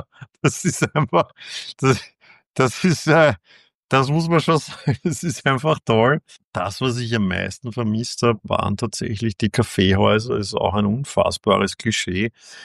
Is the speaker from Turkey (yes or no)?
no; Vienna, Austria; als Wiener